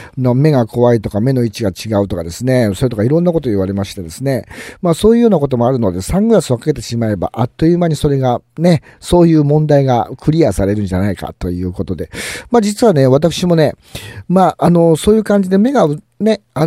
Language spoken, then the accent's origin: Japanese; Aichi, Japan; この私のね、地元愛知県ね、こちらの方でもですね